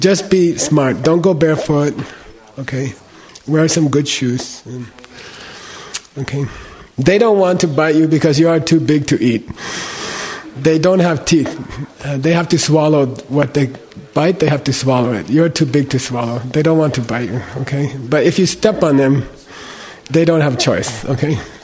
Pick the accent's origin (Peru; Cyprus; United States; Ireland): Ireland; If you're like Irish person, I'm Irish, okay? If I go outside there, I will look like bright red in 20 minutes, okay?